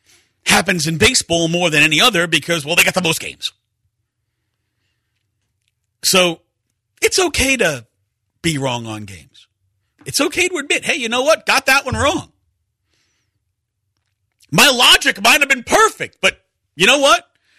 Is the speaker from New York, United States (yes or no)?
yes; New York, United States; I'm loud because I'm from New York. This is how we are in New York.